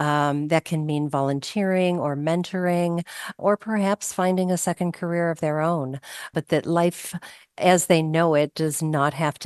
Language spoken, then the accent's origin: English; Chicago, Illinois, United States; Mike, I am originally from Chicago